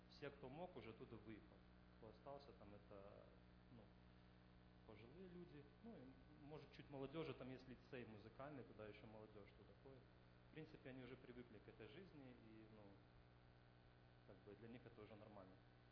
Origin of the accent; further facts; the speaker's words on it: United States; Потому что как бы я вырос в Америке, живу в Америке